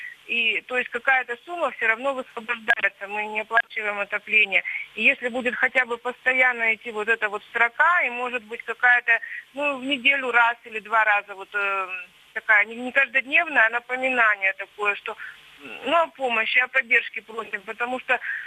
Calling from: Yekaterinburg, Sverdlovsk Oblast, Russia; Здравствуйте, я звоню вам из Екатеринбурга.

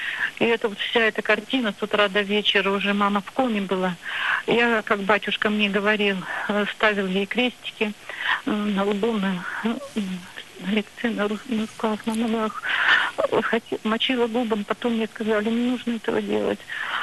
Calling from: Chelyabinsk Oblast, Russia; Я звоню из Челябинской области.

